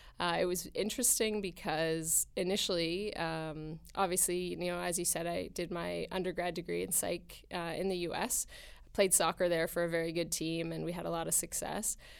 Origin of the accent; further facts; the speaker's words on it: Beeton, Ontario, Canada; I grew up in Beaton, Ontario, as you said, a very small town. I actually grew up outside of town, so I grew up on a property of 10 acres, not a family farm, but basically could have been.